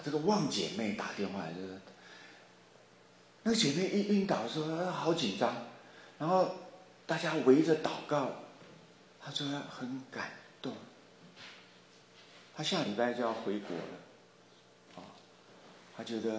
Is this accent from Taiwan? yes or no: yes; Taiwan; moved away as an adult; 那我在那里出生，我的大半辈子也都在台湾啊，出生、成长、读书啊，读书，恋爱、结婚、生孩子、工作，全部都在台湾啊，